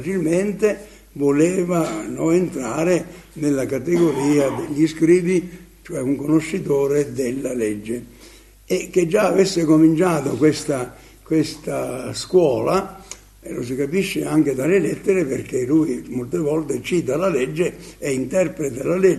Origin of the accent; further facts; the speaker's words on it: Falerone, Marche, Italy; Io sono di Falerone, no?